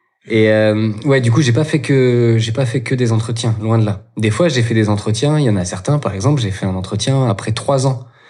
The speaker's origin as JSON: {"language": "French", "town": "Lorient", "region": "Brittany", "country": "France", "tie": "born or raised there", "said": "moi, je suis un urbain, j'ai grandi à Lorient. Mais j'avais mes grands-parents maternels qui avaient une ferme laitière dans le centre Bretagne."}